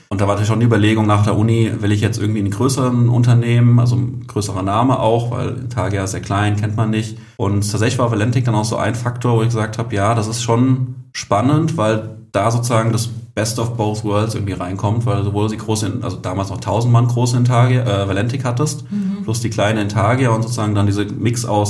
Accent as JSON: {"language": "German", "town": "Rüsselsheim", "region": "Hesse", "country": "Germany", "tie": "born or raised there", "said": "Also bin gebürtiger Rüsselsheimer, also komme aus dem Rhein-Main-Gebiet, dort eben groß geworden."}